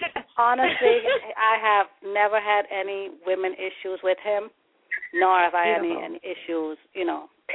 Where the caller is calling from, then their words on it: Brooklyn, New York, United States; I'm calling from Brooklyn.